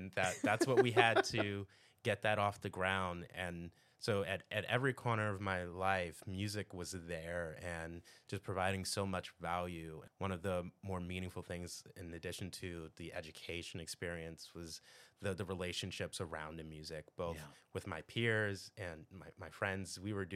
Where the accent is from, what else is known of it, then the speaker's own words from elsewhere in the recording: Philadelphia, Pennsylvania, United States; I grew up here in Philly. I consider myself privileged having done so, growing up in the Alleyne section of the city.